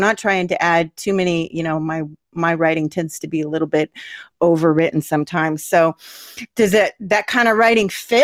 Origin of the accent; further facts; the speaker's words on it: West Coast, United States; So I'm from the West Coast, and you got this sweet accent.